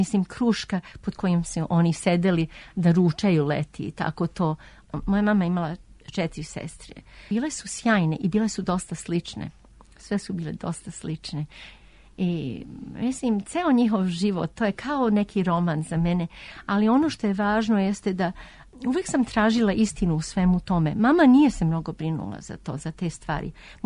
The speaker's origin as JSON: {"language": "Serbian", "country": "Serbia", "lives_now": "United States", "said": "sigurno da smo Srbi, nego šta smo? Tako da, cela familija je to podržavala, da mi smo Srbi, živimo u Americi"}